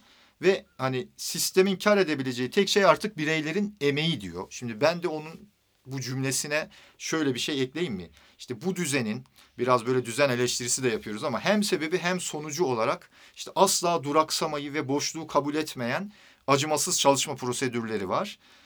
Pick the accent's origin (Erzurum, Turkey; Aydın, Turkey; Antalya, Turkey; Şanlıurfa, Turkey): Şanlıurfa, Turkey; Harran; Ya ben Anadolu'dan gelmiş gariban bir köleyim. Hani onlar sendikalı ben Harranlıyım yani başka bir şey değil yani.